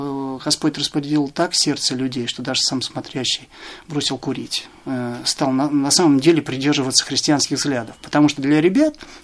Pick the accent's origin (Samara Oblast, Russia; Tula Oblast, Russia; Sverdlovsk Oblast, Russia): Tula Oblast, Russia; Tula; вернулся в свой город, я сам из Тулы